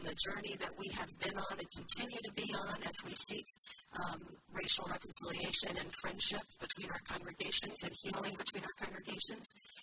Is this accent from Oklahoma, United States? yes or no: yes; Kiefer, Oklahoma, United States; my folks sold our place, my childhood home, and the 20 acres that I grew up on in Kiefer, Oklahoma. So they relocated to Texas.